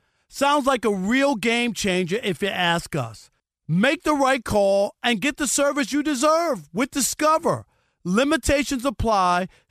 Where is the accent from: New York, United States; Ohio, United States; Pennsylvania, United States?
New York, United States; born there; now in Los Angeles, United States; which is crazy because I was born in New York.